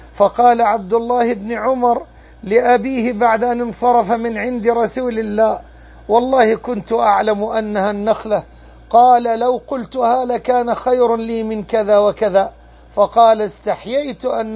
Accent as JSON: {"language": "Arabic", "country": "Egypt", "said": "ورق الحبلة مثل الكزورين عندنا في مصر"}